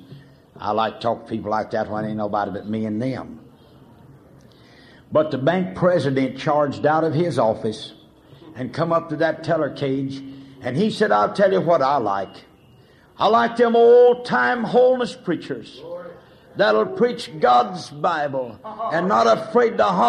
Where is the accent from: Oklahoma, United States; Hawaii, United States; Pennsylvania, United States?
Oklahoma, United States; Now, I was raised in Oklahoma, and I know nearly everything down there.